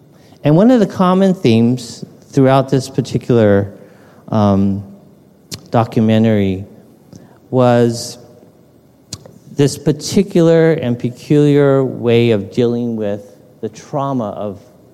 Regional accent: Los Angeles, California, United States; born there; Yes, I'm American. I was born here in Los Angeles, but I'm also of Japanese ancestry.

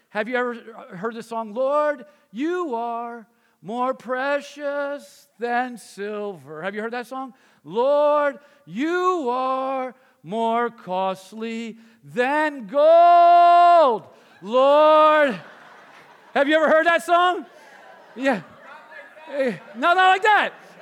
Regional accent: New Jersey, United States; Now, I'm from North Jersey.

